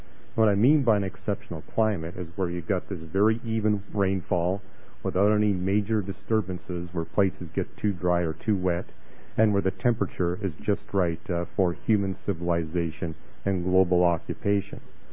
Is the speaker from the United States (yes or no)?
no; Canada; You know, I grew up in Canada, so I can remember these bears scooting around the ice trying to get the fish